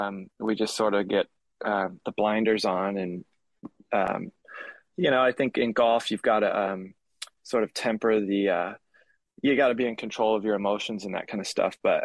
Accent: Fair Oaks, California, United States; I'm from Fair Oaks, suburb of Sacramento, and so we made the trip early in the morning to Poppy Hills.

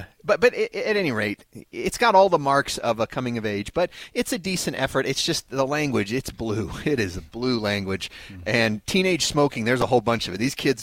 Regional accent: Utah, United States; Yeah, granted, I grew up in Utah.

